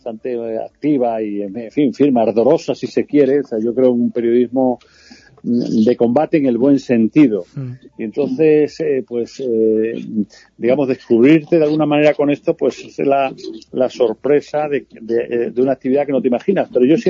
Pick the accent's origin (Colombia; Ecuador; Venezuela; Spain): Spain; Guareña, Extremadura; also born or lived in Málaga / Madrid / Valencia; ni de mi infancia en Guareña, ni de mi juventud en Málaga, ni de mis estudios en Madrid, ni siquiera de la estancia en Valencia. He vivido muy bien en todos los sitios.